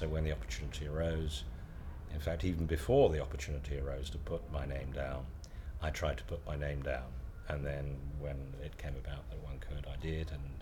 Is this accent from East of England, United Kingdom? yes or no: no; Romford, London, United Kingdom; born there; now in Herefordshire, United Kingdom; I was born in Romford in Essex.